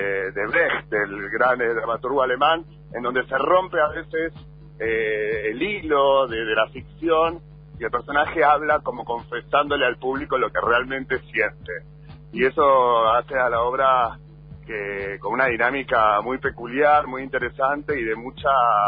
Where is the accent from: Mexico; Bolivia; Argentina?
Argentina; mira, somos argentinos, así que ante todo somos creativos.